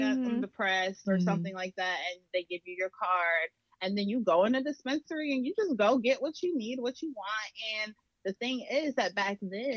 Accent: New York, United States; I'm coming from New York and bitch, what, a whole cannabis?

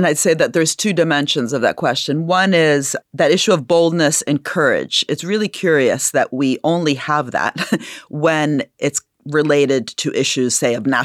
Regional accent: Princeton, New Jersey, United States; I grew up in Princeton

